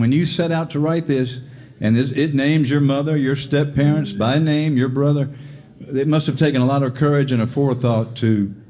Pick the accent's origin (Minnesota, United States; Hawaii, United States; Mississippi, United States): Mississippi, United States; Oxford; Ma'am, I'm from Oxford.